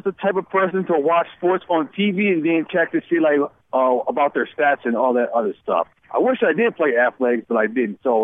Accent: Detroit, Michigan, United States; I am from Detroit, Michigan

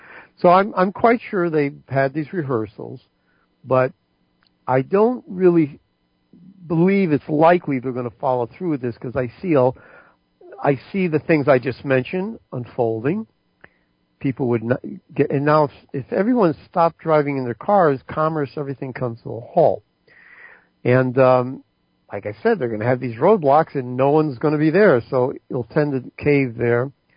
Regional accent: United States; I was an enlisted man, I'm as American as you can get. I'm apple pie American as you can get.

